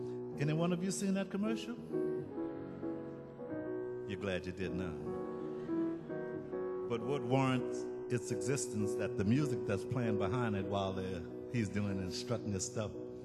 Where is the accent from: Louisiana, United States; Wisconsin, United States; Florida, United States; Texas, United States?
Louisiana, United States; New Orleans; from New Orleans.